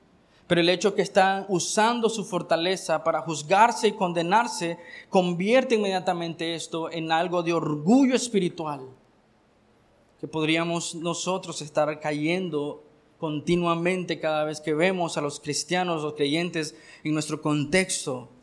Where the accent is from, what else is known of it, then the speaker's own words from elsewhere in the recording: Jinotega, Nicaragua; Yo nací en Jinotega, soy del norte, me encanta la cuajada